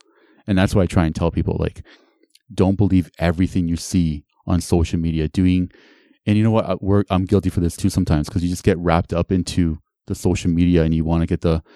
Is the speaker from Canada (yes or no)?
yes; Canada; I'm like, I'm from Canada, bro.